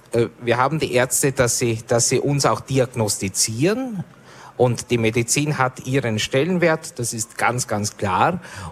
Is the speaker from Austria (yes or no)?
yes; Austria; Also Wimmerl heißt bei uns in Österreich Pickel.